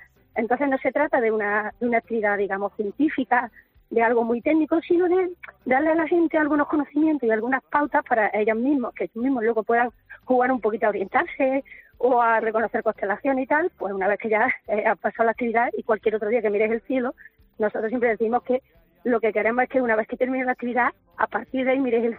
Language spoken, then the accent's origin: Spanish; Córdoba, Andalusia, Spain; mi empresa es de Córdoba, y yo soy cordobesa.